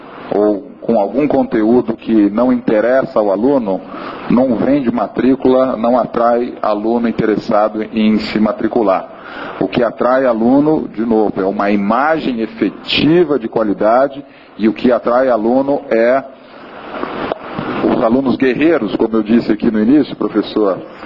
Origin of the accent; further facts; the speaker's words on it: Brazil; Então, aí somos nós, brasileiros, inspirando Colômbia